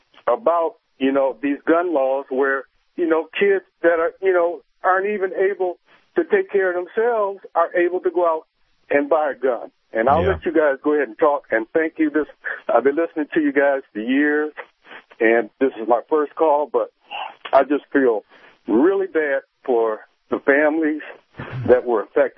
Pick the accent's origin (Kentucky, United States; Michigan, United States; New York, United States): Michigan, United States; And, you know, I'm from Michigan. My dad used to take me hunting when I was young.